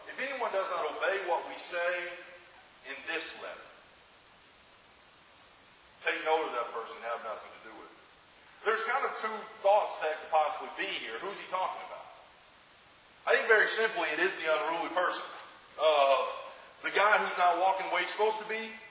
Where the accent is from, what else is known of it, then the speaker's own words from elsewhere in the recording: the South, United States; I remember growing up in the South, they would say, this guy has been marked.